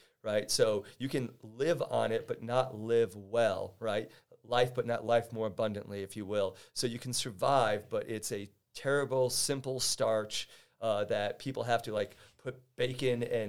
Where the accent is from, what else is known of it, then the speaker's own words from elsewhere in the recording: Queens, New York, United States; I'm from Queens. Ranch really isn't a thing there.